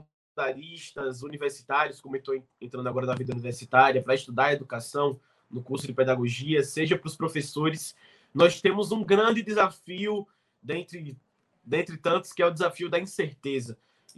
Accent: Rio Grande do Norte, Brazil; born there; Eu sou potiguar, de nascença, de coração, né, do Rio Grande do Norte.

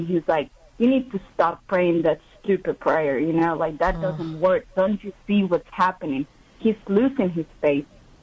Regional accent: Nicaragua; I'm originally from Nicaragua

